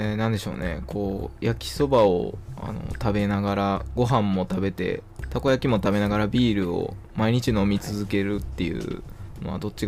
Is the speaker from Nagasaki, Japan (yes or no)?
no; Nishinari, Osaka, Japan; 西成、私出身なんですけど